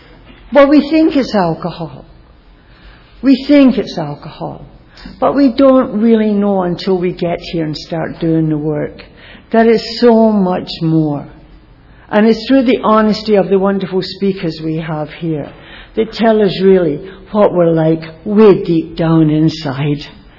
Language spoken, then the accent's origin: English; Glasgow, Scotland, United Kingdom; born there; they were dropping bombs on my country when I was born. I was born in Glasgow, Scotland.